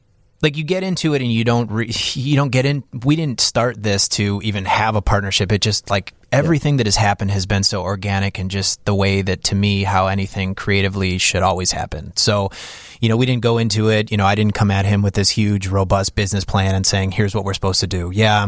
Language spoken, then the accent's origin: English; Chicago, Illinois, United States; Grew up like Rogers Park, Bryn Mawr, and Broadway.